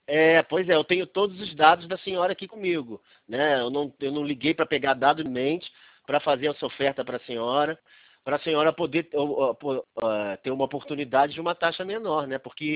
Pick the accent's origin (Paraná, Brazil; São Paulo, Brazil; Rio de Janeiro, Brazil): Rio de Janeiro, Brazil; Cabo Frio; Eu sou de Cabo Frio, né?